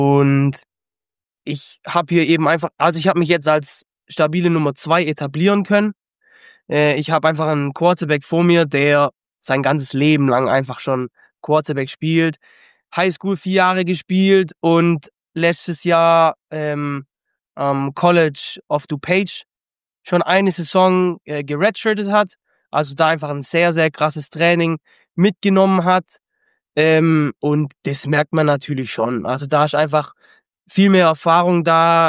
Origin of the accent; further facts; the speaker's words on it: Germany; Aber ich komme aus Deutschland.